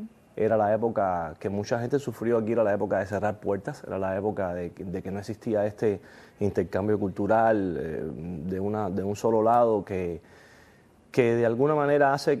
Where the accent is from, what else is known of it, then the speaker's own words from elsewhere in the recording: Cuba; now in Miami, United States; Nosotros nos fuimos de Cuba y perdimos todo.